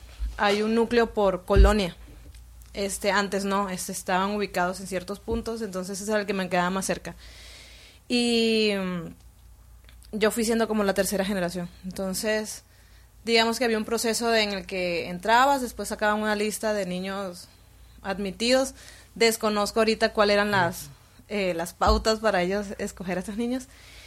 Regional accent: Caracas, Capital District, Venezuela; Pues bueno, soy de Caracas, Venezuela es la capital del país.

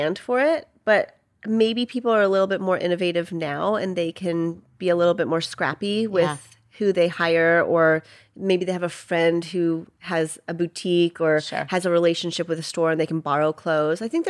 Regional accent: Chicago, Illinois, United States; also born or lived in Atlanta; So Atlanta was home after I moved from Chicago. That's where I was born and raised.

